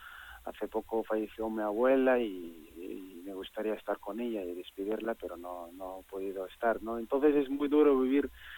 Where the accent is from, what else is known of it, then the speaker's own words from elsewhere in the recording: Western Sahara; moved away; llegaremos todos a conseguir un Sahara libre y poder estar en mi país. Pues desde fuera